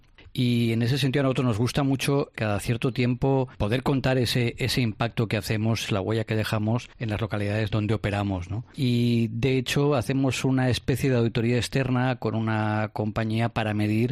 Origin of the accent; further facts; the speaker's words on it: Valencian Community, Spain; que somos de aquí, llevamos muchos años, somos valencianos todos